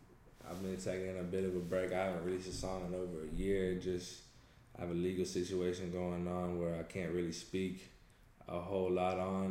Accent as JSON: {"language": "English", "town": "Pflugerville", "region": "Texas", "country": "United States", "tie": "born or raised there", "said": "I grew up in Pflugerville, Texas. That's like North Austin, you know what I'm saying?"}